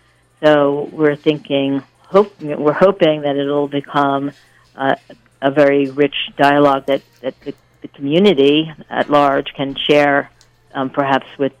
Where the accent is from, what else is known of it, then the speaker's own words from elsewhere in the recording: Philadelphia, Pennsylvania, United States; Let's see, I grew up in Philadelphia, and I guess since I was very young, I was always the, quote, artist, and made artwork, so I guess it was a kind of natural path for me.